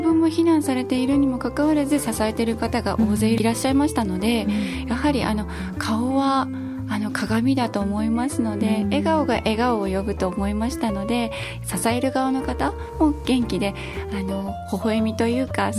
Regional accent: Iino, Fukushima, Japan; 自分の実家が飯野町で

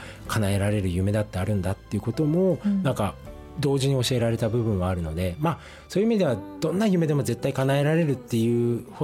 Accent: Fukushima, Japan; 本当に生まれも育ちも福島県で、福島とのそのつながりっていうものを今まで大事にして生きてきて

